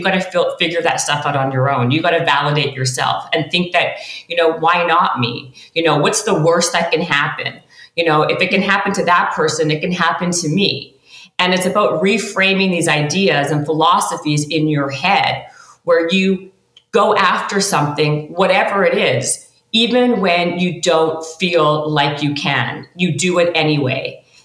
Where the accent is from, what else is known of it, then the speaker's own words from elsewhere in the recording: Canada; I'm Canadian, so our version of MTV is called Much Music.